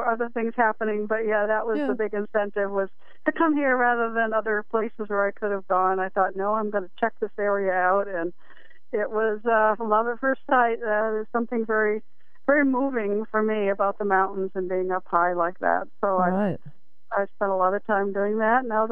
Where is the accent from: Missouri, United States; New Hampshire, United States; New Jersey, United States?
New Hampshire, United States; moved away as an adult; Well, it kind of feels like I'm a native. I've been here for over 45 years now. But no, I came from the East Coast. I'm from New Hampshire.